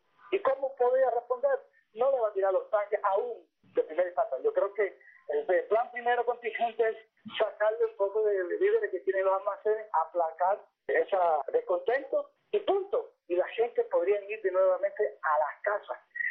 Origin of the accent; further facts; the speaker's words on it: Baracoa, Guantánamo, Cuba; born there; en Baracoa, la ciudad donde yo nací